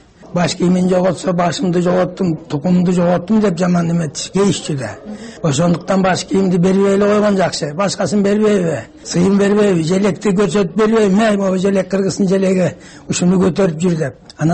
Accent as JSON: {"language": "Kyrgyz", "town": "Naryn", "region": "Naryn Region", "country": "Kyrgyzstan", "said": "Мен Элеттен келдим, Нарындан келдим. Нарында күндүз деле кийишет, жаш балдар деле кийишет."}